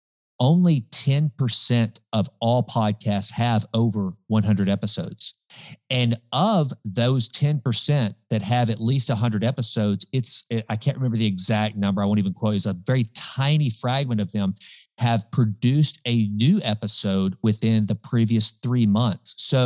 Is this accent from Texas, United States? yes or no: yes; Sulphur Springs, Texas, United States; You're probably going to start at the radio station in my hometown of Sulphur Springs, population 15,000